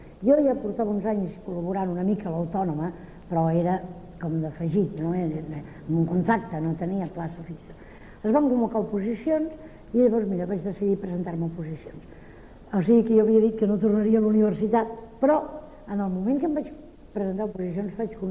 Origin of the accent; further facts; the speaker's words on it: Barcelona, Catalonia, Spain; Jo sóc de Barcelona, i no és que renegui de la meva ciutat, que la trobo bonica, però invivible.